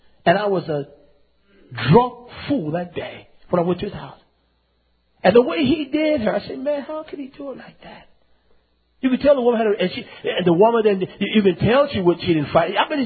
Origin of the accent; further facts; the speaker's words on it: North Carolina, United States; He liked me because I was from North Carolina.